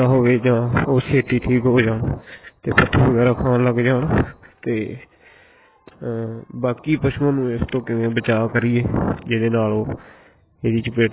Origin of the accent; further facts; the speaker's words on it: Gurdaspur, Punjab, India; ਭਾਅ ਜੀ ਸਾਡੇ ਕੋਲ ਨਾ ਪਸ਼ੂ ਸੀਗੇ, ਮੇਰਾ ਜ਼ਿਲ੍ਹਾ ਗੁਰਦਾਸਪੁਰ ਆ, 7-8 ਮੱਝਾਂ ਸਾਡੇ ਕੋਲ